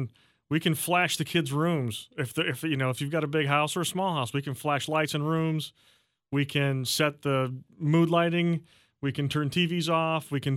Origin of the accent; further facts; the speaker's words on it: St. Joseph, Missouri, United States; I think Scott and I have similar beginnings, both born and raised in St. Joe.